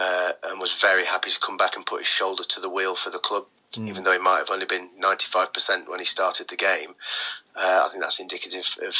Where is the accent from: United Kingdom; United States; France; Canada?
United Kingdom; England; And being an Englishman, you know that everybody wants to beat you.